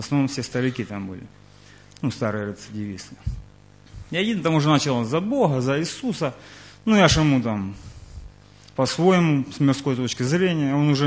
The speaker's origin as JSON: {"language": "Russian", "region": "Donetsk Oblast", "country": "Ukraine", "said": "Сейчас я приехал из Конюской, а родом я с Украины, Донецкая область."}